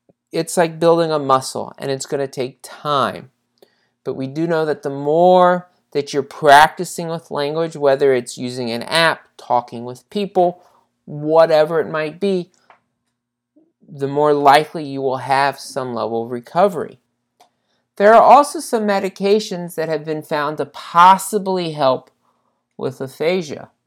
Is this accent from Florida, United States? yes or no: no; Cincinnati, Ohio, United States; We are now recording from Cincinnati, Ohio, my hometown. I am now back in Cincinnati